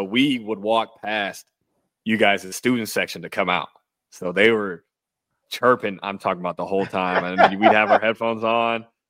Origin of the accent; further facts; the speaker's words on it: Des Moines, Iowa, United States; I grew up in Des Moines, so a lot of my family was there at the game.